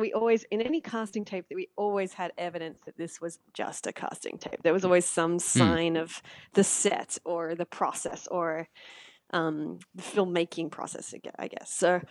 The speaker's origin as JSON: {"language": "English", "country": "Australia", "said": "I think that was my fascination with it as an Australian I had this idea, like, as a kid, I would watch Full House and The Brady Bunch."}